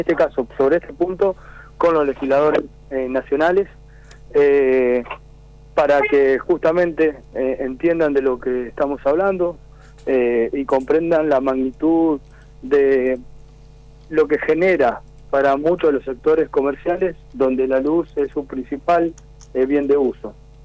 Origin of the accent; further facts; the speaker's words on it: Esperanza, Santa Fe, Argentina; Yo soy de Esperanza, exactamente.